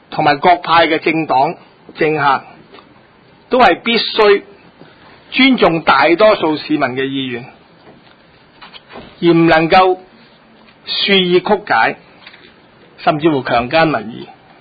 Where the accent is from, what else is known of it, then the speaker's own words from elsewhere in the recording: Hong Kong; 信任我们香港人能够当家作主